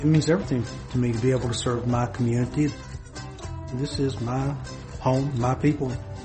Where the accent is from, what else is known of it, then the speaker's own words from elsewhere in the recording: Appalachia, United States; I was born and raised in Appalachia. I've been here all my life. It's a special place, but there's jaw-dropping poverty, too.